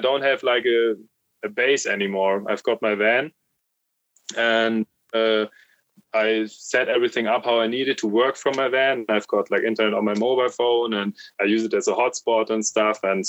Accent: South Germany, Germany; born there; English is a second language; Yeah, I'm born, like, in South Germany, like next to the Swiss border. And then I moved to North Germany to study.

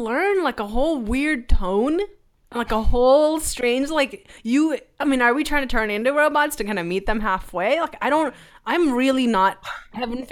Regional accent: California, United States; accent: California; I have a California accent, people. I am Indian, yes.

